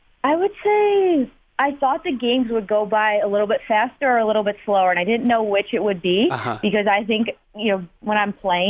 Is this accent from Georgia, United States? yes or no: no; Chicago, Illinois, United States; But my role models, you know, I grew up in Chicago.